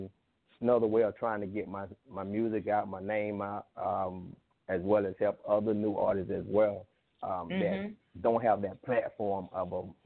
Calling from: Belle Glade, Florida, United States; I'm calling from South Florida, out of Palm Beaches, right here out of Belgrade, Florida, a muck city for Hokie Belgrade in South Bay, Florida.

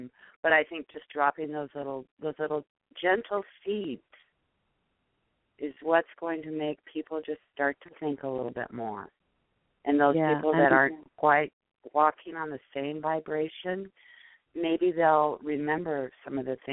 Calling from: Seattle, Washington, United States; I'm calling from Seattle, Washington.

